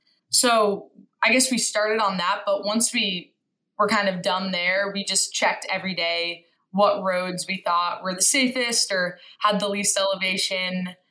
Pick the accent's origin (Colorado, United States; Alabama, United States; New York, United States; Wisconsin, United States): New York, United States; he's from New Jersey and I'm from New York.